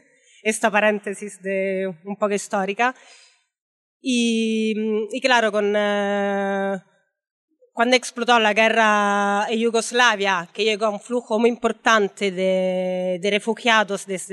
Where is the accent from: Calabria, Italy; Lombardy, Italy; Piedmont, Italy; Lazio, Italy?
Lazio, Italy; Rome; Spanish is a second language; now in Spain; yo soy italiana, creo que se note bastante mi acento, y soy de Roma